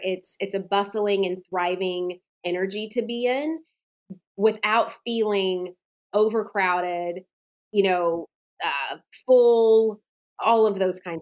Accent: Nashville, Tennessee, United States; Nashville was a lot smaller back then. So I could not wait to leave it. You know, I was just like, get me out of here. I never thought I would come back.

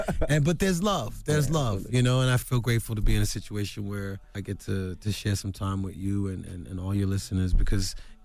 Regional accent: Brooklyn, New York, United States; I'm from Brooklyn.

